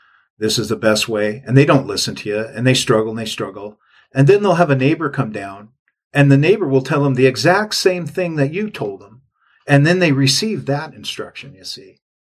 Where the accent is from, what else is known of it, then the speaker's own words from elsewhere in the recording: Seattle, Washington, United States; now in California, United States; Several years ago, I went back to my hometown in Seattle area, and I had an opportunity to spend time with my family.